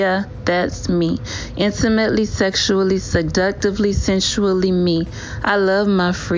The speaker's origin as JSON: {"language": "English", "region": "Georgia", "country": "United States", "said": "I'm from Georgia."}